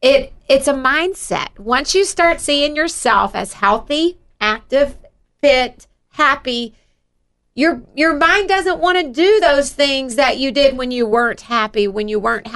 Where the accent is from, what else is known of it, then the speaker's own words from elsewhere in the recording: Gulf Coast, United States; I was raised in the Gulf Coast.